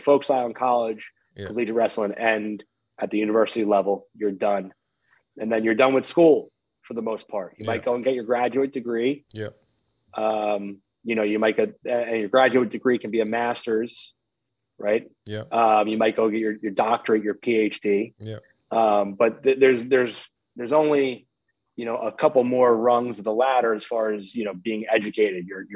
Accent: New York, United States; So I was fortunate at our high school where I grew up on Long Island

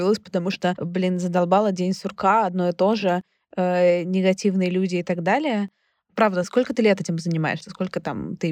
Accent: Saint Petersburg, Russia; Я сама петербурженка, поэтому могу вот уж вносить негатив.

